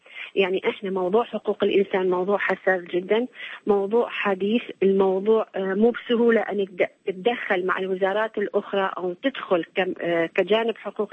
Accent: Iraq; حاليا احنا عندنا في العراق

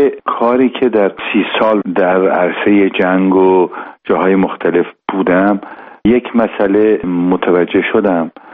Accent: Iran; به عنوان یک ایرانی خودم

